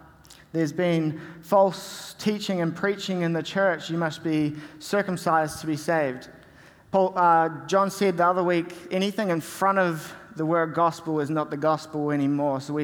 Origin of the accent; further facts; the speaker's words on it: Whangarei, Northland, New Zealand; Something you may not know about me is I'm from Whangarei, which is up the top of the North Island